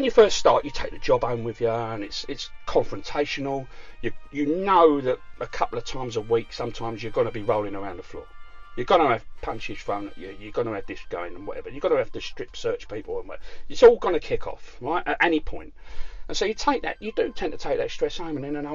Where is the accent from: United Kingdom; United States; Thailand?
United Kingdom; We're British, and that is our way.